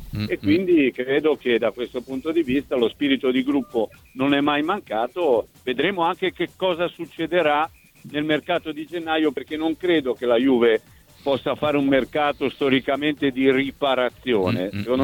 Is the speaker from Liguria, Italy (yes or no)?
yes; Liguria, Italy; poi da buon ligure dico, fammi un po' vedere